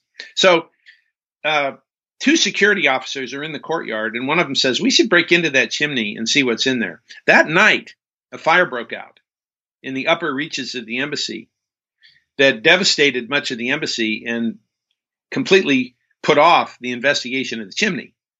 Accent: California, United States; I grew up near Death Valley, and my father took me outside and showed me this light going across the dark desert sky

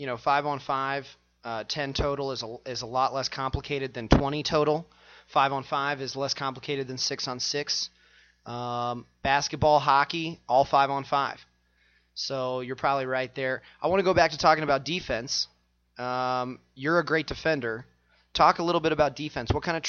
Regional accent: Kansas, United States; I grew up in Kansas, you know, 10, 20 years ago.

